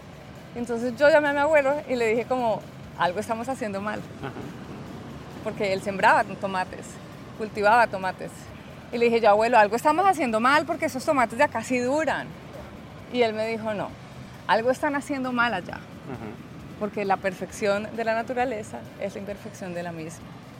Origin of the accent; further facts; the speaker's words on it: Neiva, Huila, Colombia; puede venir de mi tierra, de Neiva.